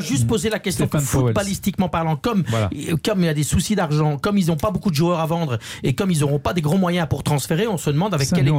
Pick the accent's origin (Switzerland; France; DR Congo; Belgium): Belgium; en tant que Belge, j'aime Lens